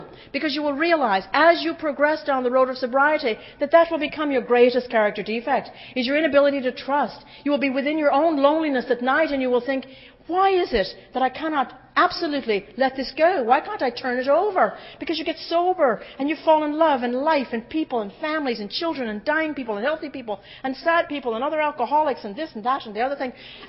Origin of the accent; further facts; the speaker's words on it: Ireland; I'm Irish. It was St. Patrick's Day, you know, yesterday